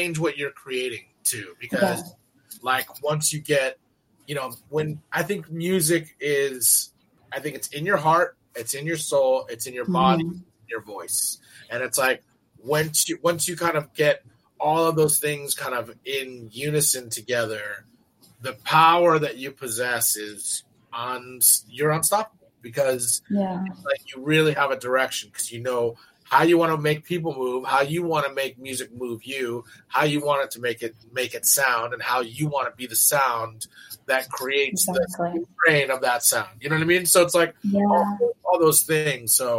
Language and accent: English; India; Because I don't come from Jamaica, I come from India